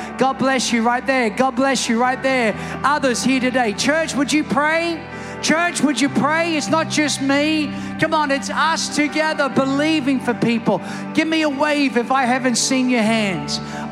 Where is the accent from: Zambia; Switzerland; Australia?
Australia; moved away as an adult; now in United States; It's why Sharon and I came from Australia. We had a good job. We had a good church.